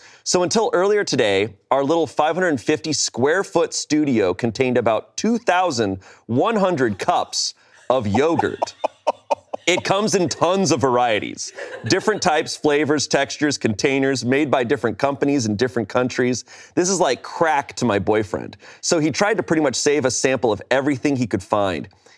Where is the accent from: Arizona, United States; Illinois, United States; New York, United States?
Arizona, United States; I grew up mostly in Arizona.